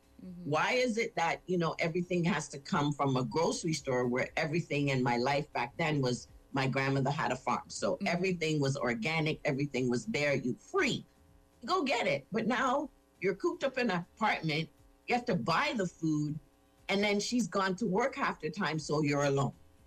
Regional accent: Toronto, Ontario, Canada; born there; What do you mean go back where I came from? I was born in Toronto.

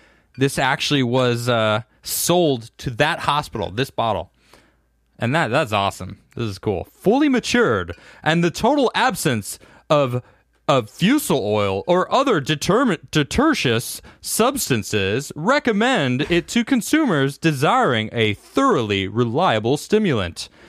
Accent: Chicago, Illinois, United States; born there; Well, that's easy. Chicago. You guys should know that, right? I was born in Chicago.

